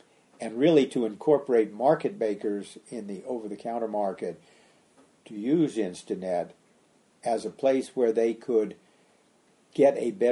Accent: Alameda, California, United States; When I grew up in Alameda

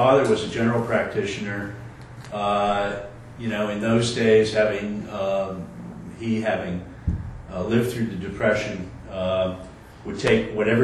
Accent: Newton, Massachusetts, United States; also born or lived in Cambridge / Boston; I was born in Cambridge, Mass. And grew up, first 8 years of my life, I lived in a section of Boston called Brighton, Mass. And then we moved to Newton, Mass, where I continued to mature and went to Newton High School

